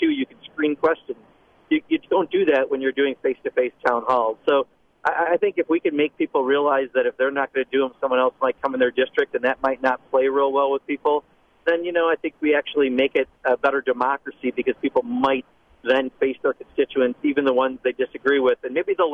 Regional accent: Kenosha, Wisconsin, United States; And I grew up in Kenosha where we had that town hall. I've got family down there.

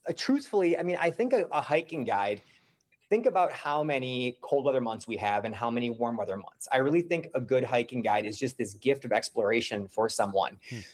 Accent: Wisconsin, United States; But I grew up in Wisconsin. And I come from a family that loves spending time outdoors.

